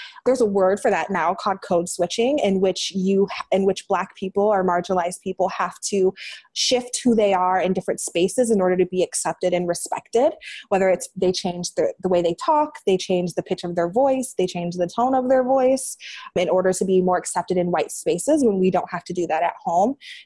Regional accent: Green, Ohio, United States; Green, Ohio, the suburb in Ohio.

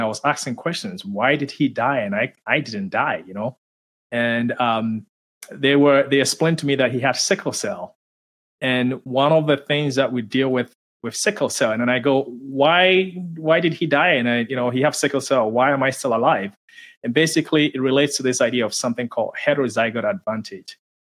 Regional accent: Ghana; So my background, I grew up in Ghana in West Africa.

